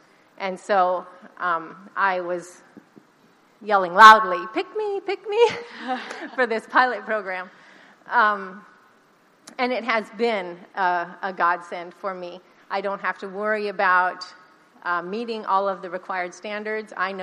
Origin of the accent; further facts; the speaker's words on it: Nebraska, United States; moved away; I'm originally from Nebraska, so it's like moving to another planet when you come down here.